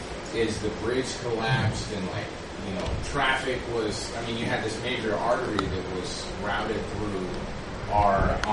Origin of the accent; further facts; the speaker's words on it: Washington, United States; I'm from Skagit County in Washington State